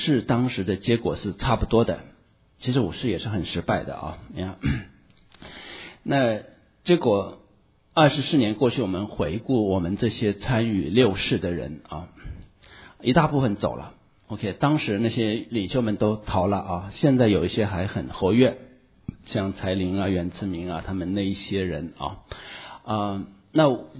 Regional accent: Hunan, China; 我们很不容易从北方回到了这个家里面，一路上这个坐火车坐了2天2夜到武汉，再也下不去了。我们湖南人太彪悍了

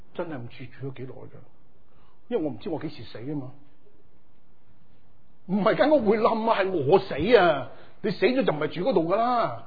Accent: China; 我是中国人，我是男人。

